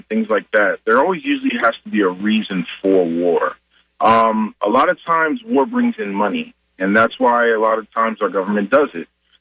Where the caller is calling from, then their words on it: Tampa, Florida, United States; from Tampa.